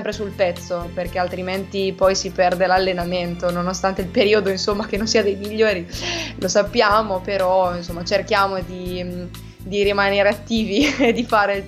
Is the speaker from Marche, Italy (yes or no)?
yes; Urbino, Marche, Italy; vengo da Urbino, questo l'hai giustamente già anticipato tu. Ho 27 anni